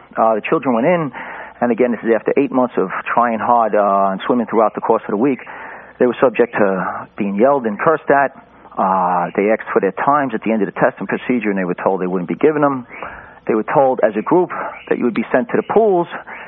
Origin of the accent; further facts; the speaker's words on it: Rockaways, New York, United States; I'm from the Rockaways.